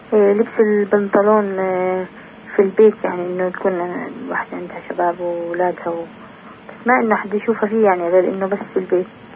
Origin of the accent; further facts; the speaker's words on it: Nablus, West Bank, Palestine; أنا من نابلس